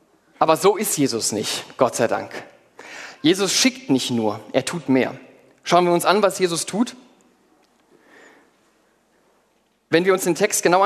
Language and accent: German; Mannheim, Baden-Württemberg, Germany; born there; Ich rede zwar so nicht, aber ich bin geborener Mannheimer. Als ich jetzt vor knapp 6 Jahren Hesse wurde